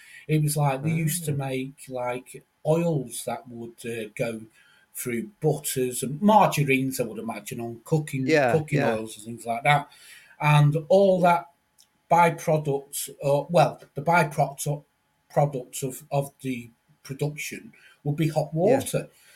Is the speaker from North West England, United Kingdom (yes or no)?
yes; Manchester, North West England, United Kingdom; now in Liverpool, United Kingdom; when I come from Manchester to Liverpool, which must have been, I don't know, might have been 15, 16, 17 years ago